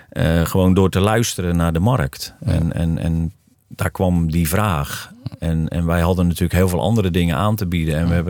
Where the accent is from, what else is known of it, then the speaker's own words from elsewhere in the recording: Netherlands; als je daar als Hollander komt